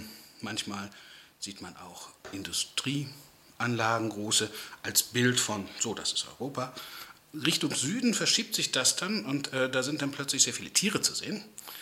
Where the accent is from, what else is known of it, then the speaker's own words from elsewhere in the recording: South Africa; German is a second language; now in Germany; da kamen wir gerade aus Südafrika wieder, das ist meine Heimat, und hatten Opa besucht.